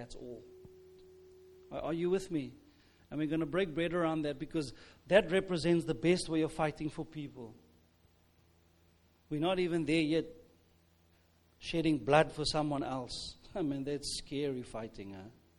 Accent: South Africa; I'm from South Africa.

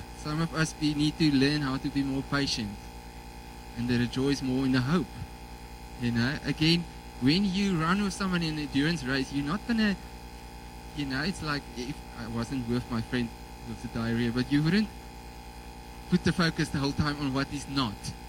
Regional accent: South Africa; But I came from Kaimus. I thought everything's going to be Afrikaans in Stellenbosch.

